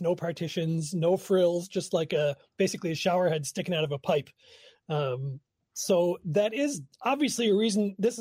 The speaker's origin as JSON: {"language": "English", "town": "New York City", "region": "New York", "country": "United States", "tie": "born or raised there", "lives_now": "Milwaukee, United States", "said": "Yeah, you know, I grew up in New York City and I never saw one. So when I moved to Milwaukee and we moved into my grandparents' house"}